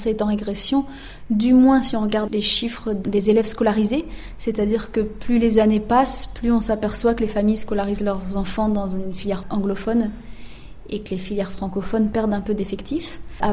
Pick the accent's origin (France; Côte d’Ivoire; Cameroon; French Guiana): Côte d’Ivoire; also born or lived in Lebanon; Moi, je suis née au Liban pendant l'invasion israélienne. Donc en 1978, bien sûr, on est reparti en Afrique et voilà, j'ai vécu mon enfance en Côte d'Ivoire.